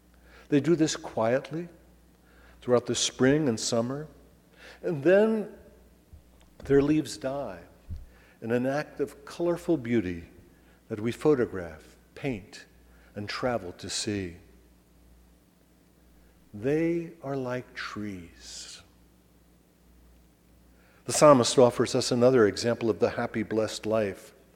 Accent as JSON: {"language": "English", "region": "New Jersey", "country": "United States", "tie": "born or raised there", "said": "which growing up in New Jersey, I believed existed for the purpose of educating us New Jerseyans"}